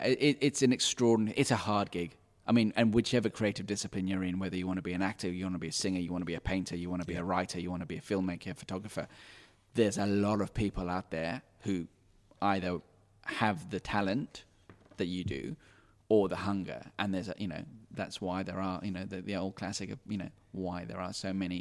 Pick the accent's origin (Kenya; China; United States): Kenya; And growing up in Kenya, there's some amazing curries.